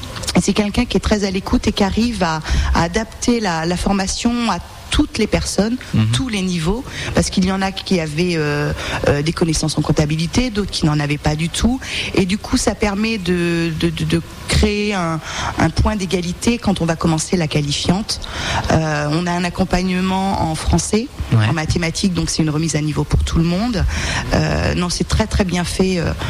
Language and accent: French; Nouvelle-Aquitaine, France; Je viens de Charente et on a une région qui est très très pauvre en lieu de formation.